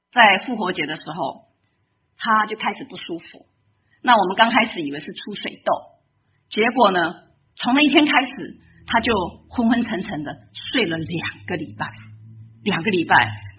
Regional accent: Taiwan; 你们叫小白菜，我们台湾人叫青江菜

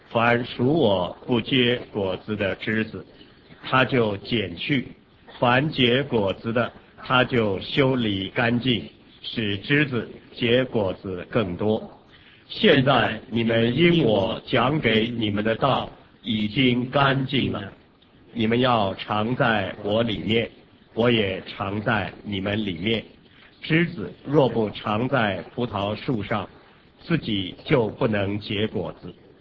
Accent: China

